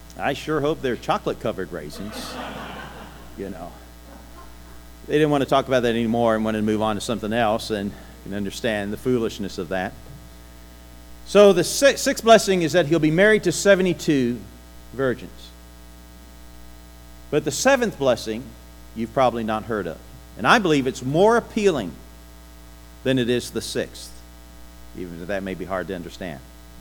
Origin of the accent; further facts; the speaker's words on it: Indiana, United States; born there; I was born in Indiana, but I could have been born in India.